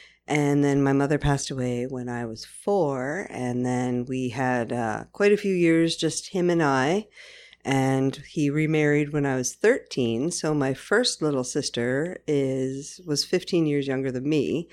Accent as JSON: {"language": "English", "town": "Lennox Island", "region": "Prince Edward Island", "country": "Canada", "tie": "born or raised there", "said": "Well, I'd say my first experiences would be with my father, growing up in Lenox Island"}